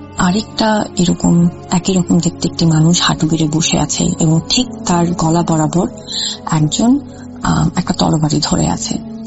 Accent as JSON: {"language": "Bangla", "town": "Dhaka", "region": "Dhaka Division", "country": "Bangladesh", "tie": "born or raised there", "said": "আমি বড় হয়েছি ঢাকার আগারগা এলাকায়।"}